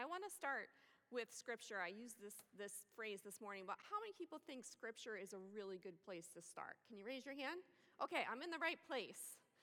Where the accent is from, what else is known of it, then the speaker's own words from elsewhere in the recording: New York, United States; one of the things you need to know about me is I am from New York, so I'm very demonstrative. I'm learning Midwest nice